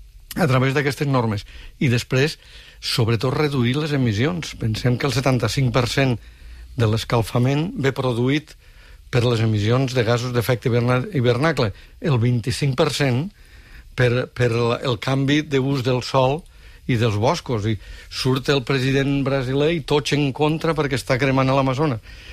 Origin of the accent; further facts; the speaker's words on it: Morella, Valencian Community, Spain; jo soc de Morella dels Ports i allà tenim sequera.